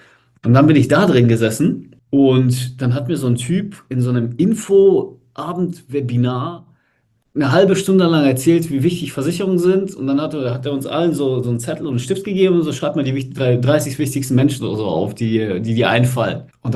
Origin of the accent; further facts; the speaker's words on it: Schwäbisch Gmünd, Baden-Württemberg, Germany; bei uns in der Gegend aus Schwäbisch Gmünd, wo ich herkomme.